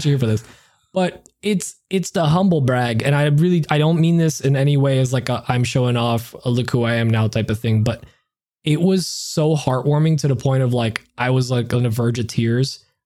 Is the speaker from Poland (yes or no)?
yes; Poland; English is a second language; because I'm from Poland, guess what? I don't really have family here.